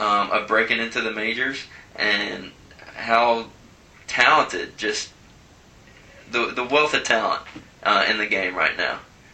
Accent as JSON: {"language": "English", "town": "Cincinnati", "region": "Ohio", "country": "United States", "said": "they know I'm from Cincinnati"}